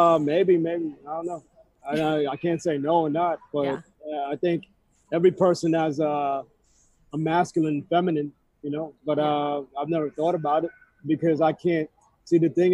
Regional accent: United States; Filipino cultural upbringing … my socially awkward side, the nerd character in me … I grew up around Brooklyn in New Jersey, that East Coast street knowledge.

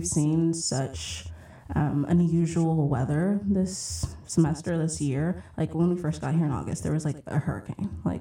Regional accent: Dallas, Texas, United States; Like I'm from Texas, I'm from Dallas.

